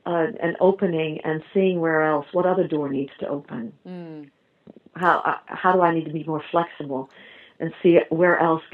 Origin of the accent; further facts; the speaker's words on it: New York, United States; I'm aware, I'm a New Yorker, I'm aware of what's happened.